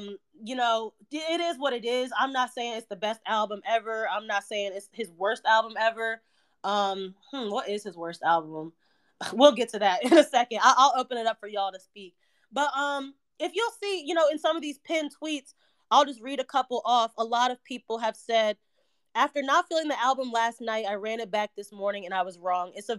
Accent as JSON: {"language": "English", "region": "New Jersey", "country": "United States", "said": "I'm from Jersey, so, you know, I appreciated that."}